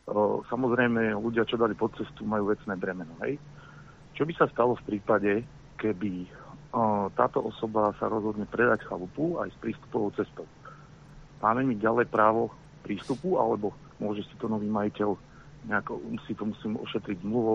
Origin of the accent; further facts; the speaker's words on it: Púchov, Trenčín Region, Slovakia; Som z Púchova, teda od Púchova